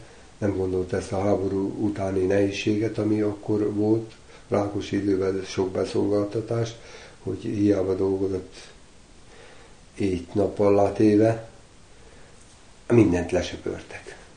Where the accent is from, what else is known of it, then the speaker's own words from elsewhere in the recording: Moldavia, Romania; Hát az érthető, hogy el voltunk ítélve, módvai csángók, mert azt mondták, hogy cigányok vagyunk.